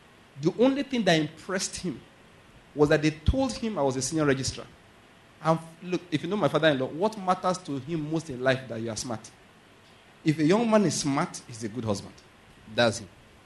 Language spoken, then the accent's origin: English; Owo, Ondo, Nigeria; I said, no, not me. I'm from Owo.